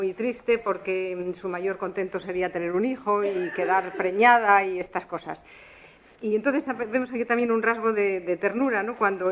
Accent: Castile, Spain; que yo también soy castellana

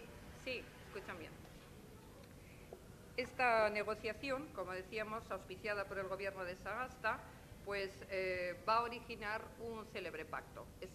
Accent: Basque Country, Spain; Yo, como vengo del País Vasco y no quiero entrar a hacer política

